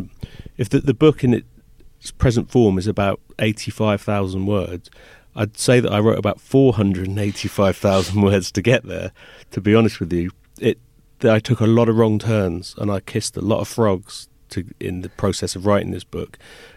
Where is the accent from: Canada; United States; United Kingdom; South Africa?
United Kingdom; England; so obviously I'm an English guy writing a Japanese female character